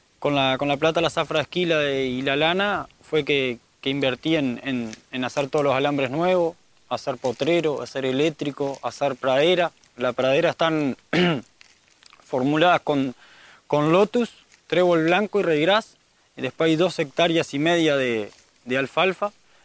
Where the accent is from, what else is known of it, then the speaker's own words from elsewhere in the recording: Los Cerrillos, Canelones, Uruguay; soy de Los Cerrillos, departamento Canelones